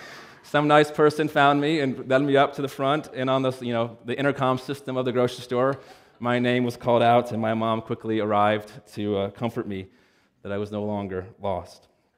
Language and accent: English; Pennsylvania, United States; my earliest memory of being lost was when I was a small child growing up in Pennsylvania.